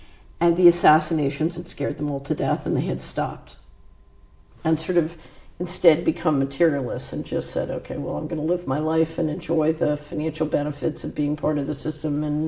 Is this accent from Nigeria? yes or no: no; Philadelphia, Pennsylvania, United States; I grew up in West Philadelphia, and my neighborhood was destroyed by narcotics trafficking